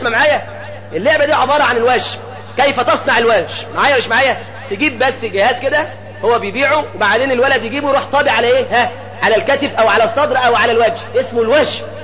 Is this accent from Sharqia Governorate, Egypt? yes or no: yes; Zagazig, Sharqia Governorate, Egypt; جابوها عندنا في الزقازيق هنا الكوافير